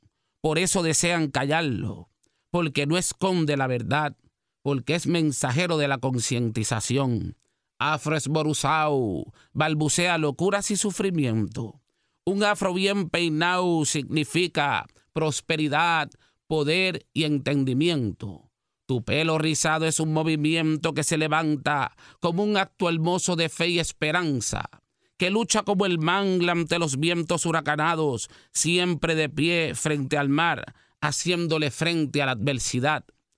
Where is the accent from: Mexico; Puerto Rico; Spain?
Puerto Rico; Carolina; Soy de Carolina, me crié en Carolina, estudié en Río Piedra, pero me siento loiseño